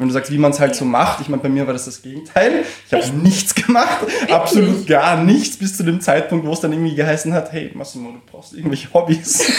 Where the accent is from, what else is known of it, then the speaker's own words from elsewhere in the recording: Carinthia, Austria; also born or lived in Vienna; ich bin ja komplett, also ich meine, in Wien aufgewachsen, aber ansonsten born and raised, mehr oder weniger, in Kärnten.